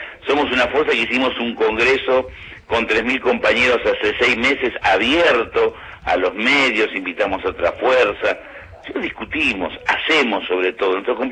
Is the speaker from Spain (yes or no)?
no; Lomas de Zamora, Buenos Aires Province, Argentina; Bueno, yo soy de Lomas